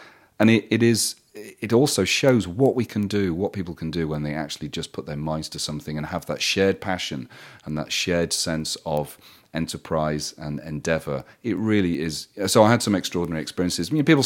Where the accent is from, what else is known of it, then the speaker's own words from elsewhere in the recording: Scunthorpe, Yorkshire and the Humber, United Kingdom; also born or lived in Doncaster / Coventry; despite growing up in Scunthorpe, Doncaster and Coventry